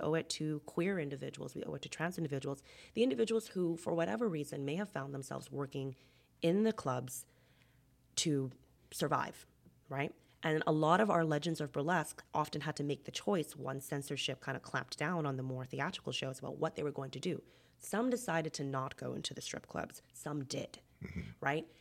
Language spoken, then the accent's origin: English; Nassau, New Providence, Bahamas; I was like, oh, I'm from Nassau.